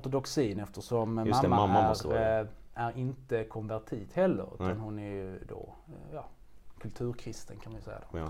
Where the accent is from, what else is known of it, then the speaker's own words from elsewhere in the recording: Skanör, Skåne, Sweden; also born or lived in Lund; now in Malmö, Sweden; jag är från Skanör nere i Skåne. Mm. Och så när jag var 2 år gammal så flyttade vi med familjen då till Skanör. Och där är jag sedan uppvuxen